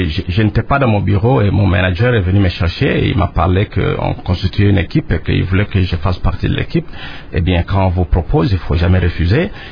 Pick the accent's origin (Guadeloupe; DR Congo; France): DR Congo; ils savent que je suis Congolais. Et je suis fier d'être congolais.